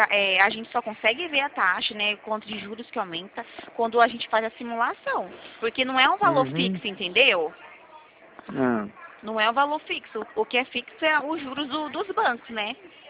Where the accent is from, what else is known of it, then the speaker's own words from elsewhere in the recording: Araras, São Paulo, Brazil; Eu sou de Arara, São Paulo.